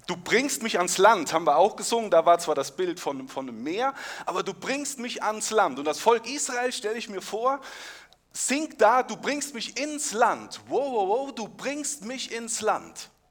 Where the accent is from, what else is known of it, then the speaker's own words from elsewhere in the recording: Rhineland-Palatinate, Germany; Bei uns im Westerwald ist das so, dass wenn jemand ein gewisses Alter erreicht hat, kommt sogar der Bürgermeister zum Gratulieren.